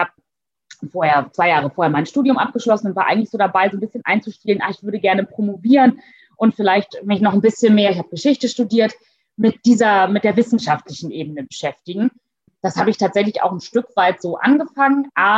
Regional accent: Lower Saxony, Germany; born there; Ich komme aus einer Region, wo die Frage atomarer Müll und Endlagerung eine große Rolle gespielt hat. Also ich komme gebürtig aus Niedersachsen.

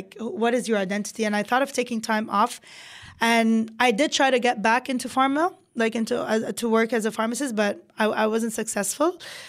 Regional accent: Kuwait; You know, I grew up in Kuwait and I was in an international school

